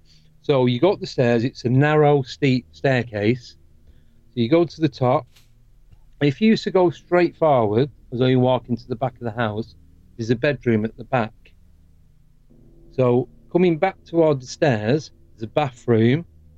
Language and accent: English; Manchester, North West England, United Kingdom; Now, I'm from Manchester, originally, in the northwest of England.